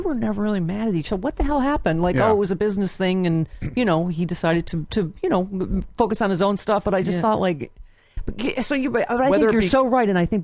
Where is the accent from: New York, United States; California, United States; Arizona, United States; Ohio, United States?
New York, United States; Lockport; I'm from Lackport up at Transit, you know, from Cheektowaga.